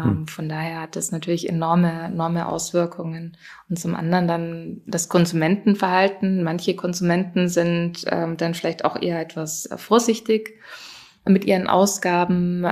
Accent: Germany

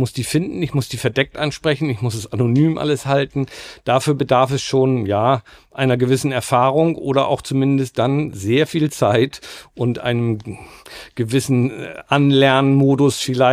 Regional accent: Bremen, Germany; Also ich glaube erstmal wirklich von außen als Bremer Anerkennung, Respekt

